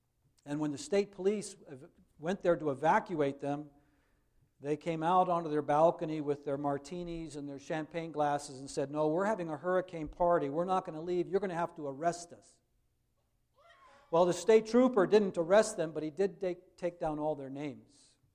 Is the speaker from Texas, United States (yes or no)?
no; Portland, Oregon, United States; My hometown, many of you know, is Portland, Oregon.